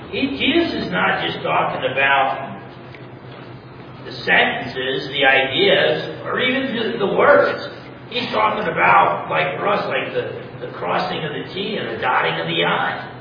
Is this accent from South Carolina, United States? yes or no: no; New Jersey, United States; Now I'm from New Jersey, so a little bit pessimistic after this picture, but it is going down.